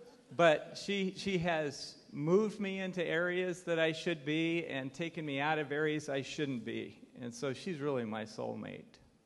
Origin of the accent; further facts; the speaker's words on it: England, United Kingdom; Now, I'm English.